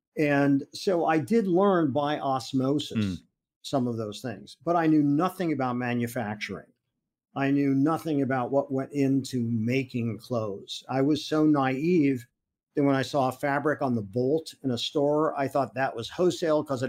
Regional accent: Akron, Ohio, United States; Well, my parents, I grew up in Akron, Ohio. My parents had retail stores.

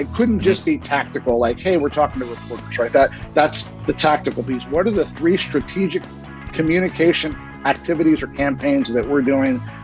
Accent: San Antonio, Texas, United States; I grew up in San Antonio, Texas.

